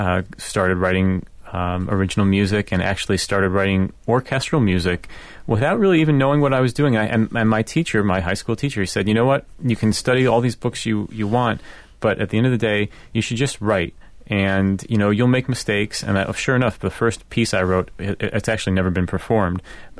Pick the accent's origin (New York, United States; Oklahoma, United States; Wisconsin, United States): New York, United States; Buffalo; And so the Buffalo Philharmonic, my hometown orchestra, performed Overture for our City on that program.